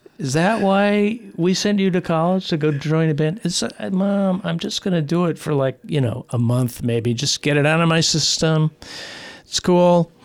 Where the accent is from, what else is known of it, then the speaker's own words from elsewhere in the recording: Chicago, Illinois, United States; I grew up in Chicago playing in this high school blues band.